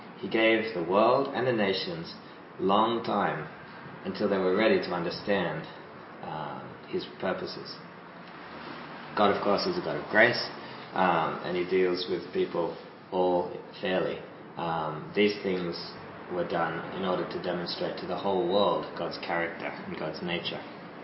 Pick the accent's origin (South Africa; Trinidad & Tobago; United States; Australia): Australia; I grew up in Australia, we celebrated Christmas every year